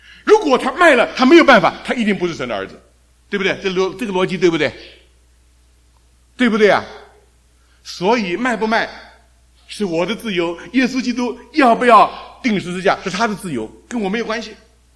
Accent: China; 实际上我们叫做中国，我们是中国人，天下为中，我们是老中

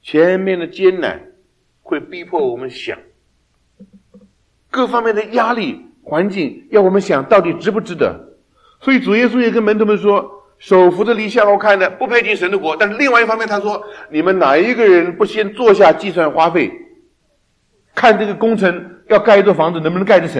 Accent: China; 我们中国人说一鼓作气，再而竭，三而衰。

